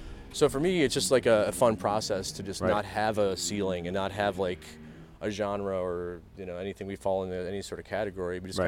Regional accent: Cleveland, Ohio, United States; also born or lived in Austin; Yeah, I'm from Cleveland originally.

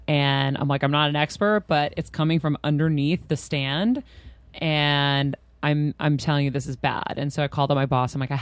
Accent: Boston, Massachusetts, United States; I'm from Boston.

